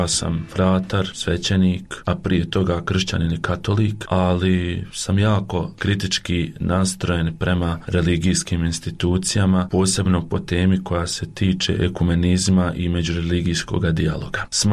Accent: Prozor, Federation of Bosnia and Herzegovina, Bosnia & Herzegovina; also born or lived in Rumboci; Ja sam inače rodom iz općine Prozorama, živio sam u selu Rumboci, a poslije sam se preselio sa roditeljima i bratom u Prozor. To je bilo taman negdje kada sam trebao krenuti u 8. razred

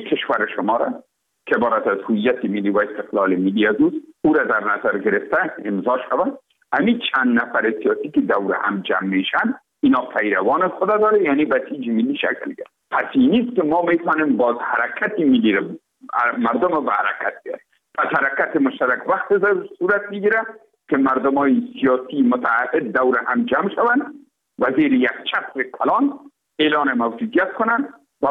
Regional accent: Afghanistan; تماما ما افغان هستیم

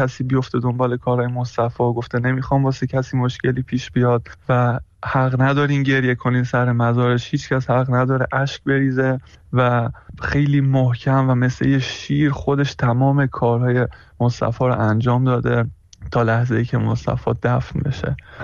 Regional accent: Iran; moved away; ما هم که خارج از ایرانیم

